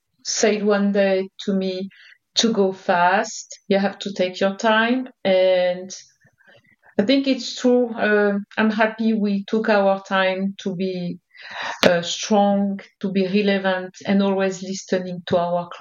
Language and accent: English; French Alps, France; also born or lived in Paris; So I was born and raised in the French Alps, and I studied in Paris, which was a big change already.